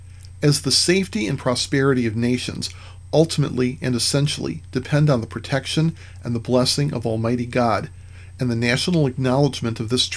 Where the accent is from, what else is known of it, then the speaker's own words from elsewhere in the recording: United States; Currently, in my home country, the United States, it seems that on the part of American society, the answer to that question is increasingly no.